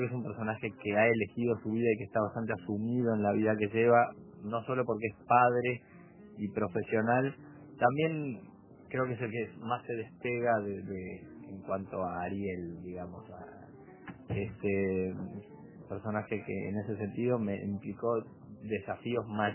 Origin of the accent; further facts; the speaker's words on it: Uruguay; había como un trato especial por ser uruguayo, me mandaban autos a buscarme, me ponían en un hotel